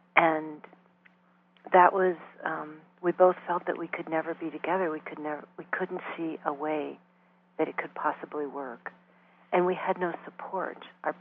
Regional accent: East Coast, United States; we were raised on the East Coast and raised in very different ways.

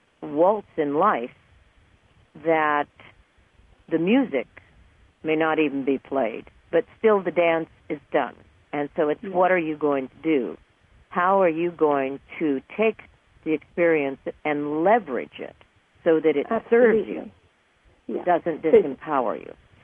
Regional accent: United States; born there; like you were born in England, I was born in the United States.

